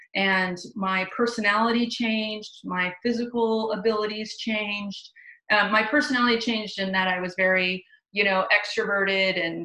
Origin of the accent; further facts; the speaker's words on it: California, United States; now in Portland, United States; I'm from the Bay. I live up in Portland now, but I'm from San Francisco Bay Area.